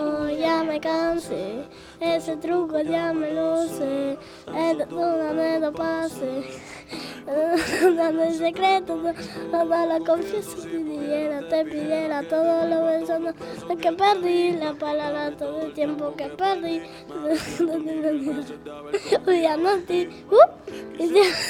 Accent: Paso del Rey, Buenos Aires Province, Argentina; De Paso Rey.

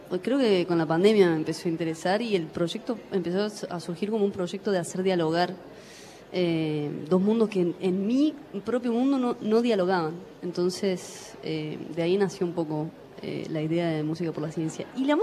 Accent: Córdoba, Argentina; born there; nací en Córdoba, pero nómade, de esencia nómade.

